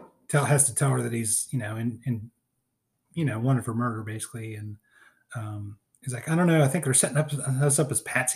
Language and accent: English; Northeast, United States; now in Georgia, United States; I mean, I grew up in the Northeast, and when I first moved to Georgia, it was weird to get used